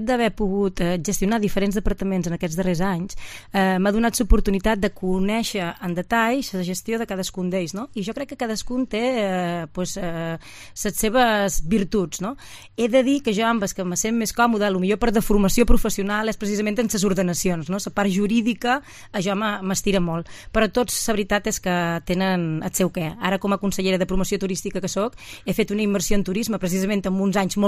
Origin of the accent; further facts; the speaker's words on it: Cerdanyola, Catalonia, Spain; also born or lived in Menorca; Vaig néixer a Menorca i sa meva primera residència va ser es Grau, però tot d'una vaig partir a viure doncs, on vivien els papàs durant l'hivern, que era Cerdanyola.